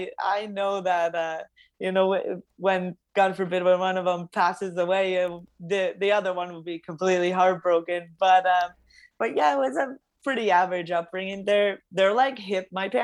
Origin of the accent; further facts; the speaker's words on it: Canada; born there; Yeah, so I was born in Canada. Both my parents are Lithuanian. They actually met at a Lithuanian church when they were younger.